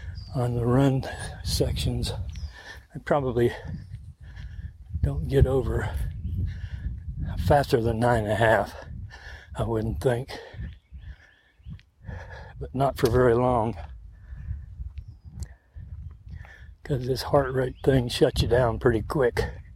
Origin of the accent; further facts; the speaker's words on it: Florida, United States; Growing up in Florida, we had water moccasins and rattlers.